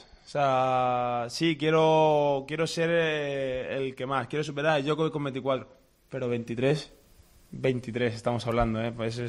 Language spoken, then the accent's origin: Spanish; Spain; Soy muy madridista, pero soy más español que madridista.